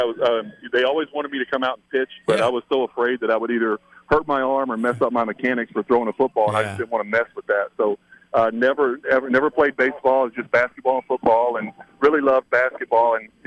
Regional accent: Kentucky, United States; I felt it when I was at UK, being a hometown kid and, trying to perform on, in front of the home fans and all that kind of stuff.

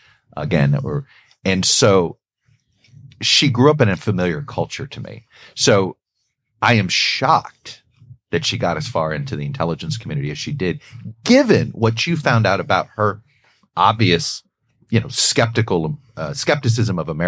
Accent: Miami, Florida, United States; I grew up in Miami. There was something familiar about her

